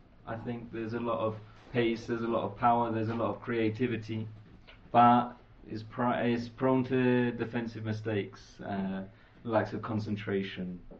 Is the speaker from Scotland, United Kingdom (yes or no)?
no; Cambridge, East of England, United Kingdom; I'm from Cambridge.